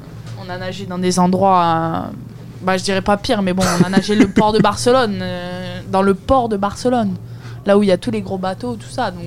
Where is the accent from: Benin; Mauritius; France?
Mauritius; Je suis d'Île Maurice, donc j'ai toujours eu un pied dans l'eau très petite.